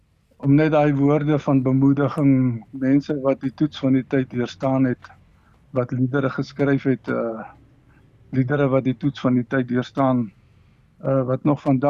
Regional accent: Wolmaransstad, North West, South Africa; Ek het groot geword in Wommerandstad omgeving, so 10 kilo's buitenkant Wommerandstad op die Bloemhofpad.

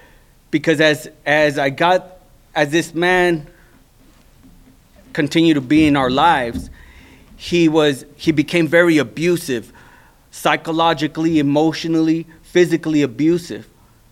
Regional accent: Sinaloa, Mexico; My mom's family's from Mexico. We're from Sinaloa, Mexico.

